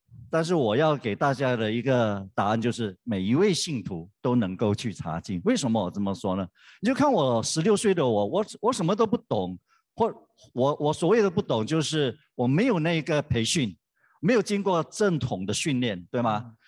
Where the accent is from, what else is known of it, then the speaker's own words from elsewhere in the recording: Malacca, Malaysia; 我们基本上在马来西亚哈，我来自马六甲，我们都不是基督徒的，很多都是民间信仰啦，道教，甚至有回教徒、佛教徒等等。